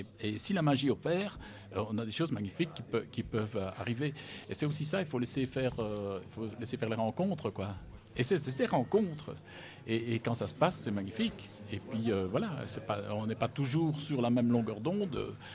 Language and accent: French; Belgium; parce que je viens de Belgique, donc on n'a pas cet équivalent chez nous.